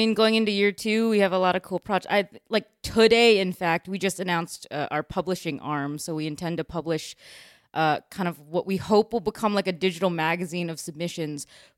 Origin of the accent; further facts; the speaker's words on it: Chicago, Illinois, United States; Yep, I'm from Chicago.